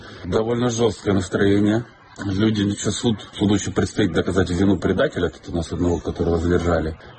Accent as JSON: {"language": "Russian", "country": "Ukraine", "said": "Добрый ранок, мы из Украины."}